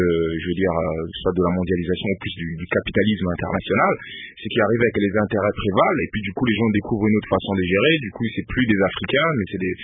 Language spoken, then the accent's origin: French; Lodja, Sankuru, DR Congo; also born or lived in Kinshasa; d'où je viens, de mon village natal à Lodja, jusqu'à Kinshasa